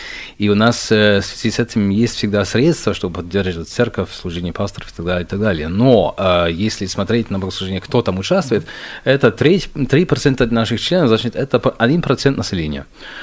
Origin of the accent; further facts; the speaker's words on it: Germany; Да, в Германии, я же из Германии